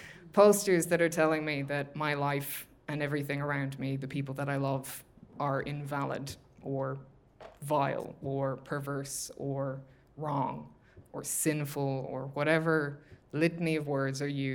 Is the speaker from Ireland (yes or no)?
yes; Ireland; growing up in Ireland